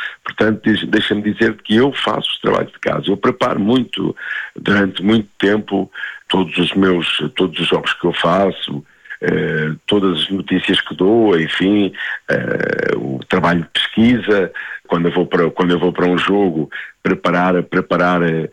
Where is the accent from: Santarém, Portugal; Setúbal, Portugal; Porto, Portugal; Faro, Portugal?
Santarém, Portugal; now in Lisbon, Portugal; E comecei a dar os primeiros passos exatamente numa rádio local da minha terra, em Santarém, a Rádio Piranha.